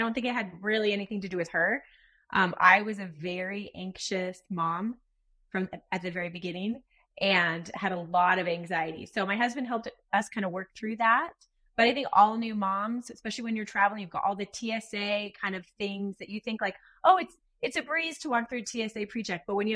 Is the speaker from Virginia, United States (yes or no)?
no; Short Hills, New Jersey, United States; now in Salt Lake City, United States; So we live in Salt Lake City, Utah right now. I grew up in Short Hills, New Jersey, which is like 25 miles outside of New York City.